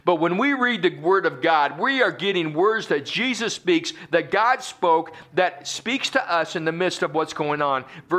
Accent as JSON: {"language": "English", "town": "Oskaloosa", "region": "Iowa", "country": "United States", "said": "I'm from Oskaloosa, and we had just what I would call the tail of the storm."}